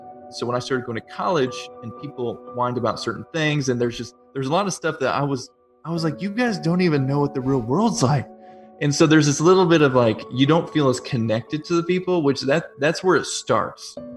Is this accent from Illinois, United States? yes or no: yes; Washburn, Illinois, United States; So originally I'm from Washburn, Illinois. That's where I grew up.